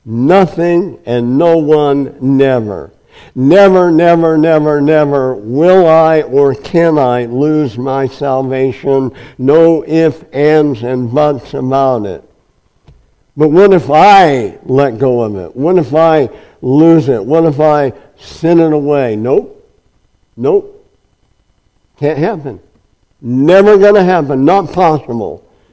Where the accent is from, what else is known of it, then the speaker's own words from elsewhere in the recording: Nebraska, United States; now in Kansas, United States; Remember, I was from Nebraska. I didn't want to live in Kansas. I want to live in Nebraska.